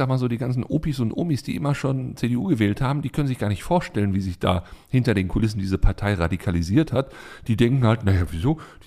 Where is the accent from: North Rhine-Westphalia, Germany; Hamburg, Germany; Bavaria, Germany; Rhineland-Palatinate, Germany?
Hamburg, Germany; da wollen wir als Hamburger doch sagen